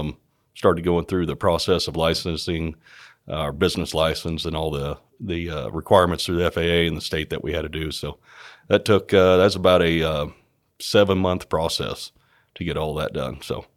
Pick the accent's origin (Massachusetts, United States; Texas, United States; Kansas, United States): Kansas, United States; So on the business side, probably like most young boys growing up in Reno County, kind of the first business that we all had was mowing yards.